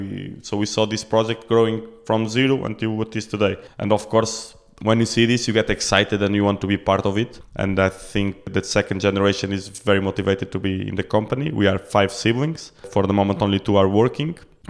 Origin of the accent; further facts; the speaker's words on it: Lisbon, Portugal; now in Estremoz, Portugal; Then originally we are from Lisbon, my parents are from Lisbon, and they bought a house in the middle of Estremoz, where we live now